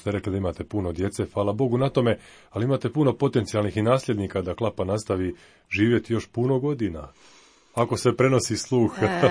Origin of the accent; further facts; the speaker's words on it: Croatia; mi smo došli iz Hrvatske kao gosti